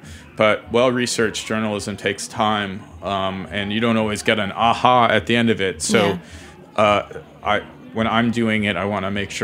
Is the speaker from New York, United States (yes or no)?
no; Ohio, United States; And I grew up in Ohio and I try to treat everybody the same.